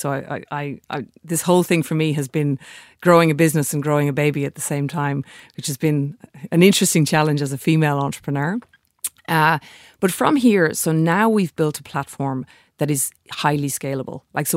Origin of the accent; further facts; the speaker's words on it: Ireland; now in Australia; Well, I'm here in Australia. I'm Irish.